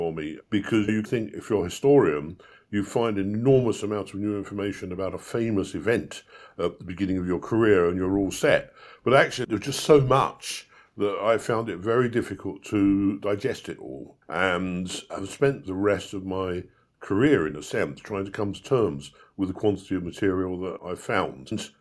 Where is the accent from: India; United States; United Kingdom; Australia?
United Kingdom; Battersea, London; I'm from Battersea in London